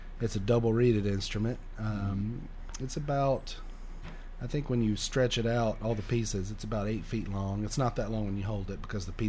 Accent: Florence, Alabama, United States; I'm from Florence, Alabama originally.

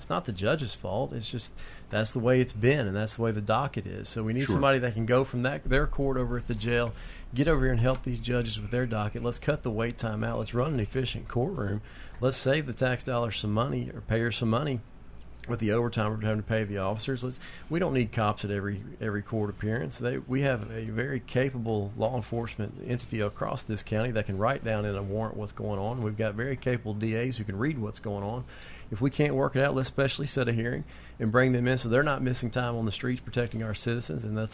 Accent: Murfreesboro, Tennessee, United States; But I was born and raised in Murfreesboro, went to Christiana, grew up out south side of town, went to Riverdale

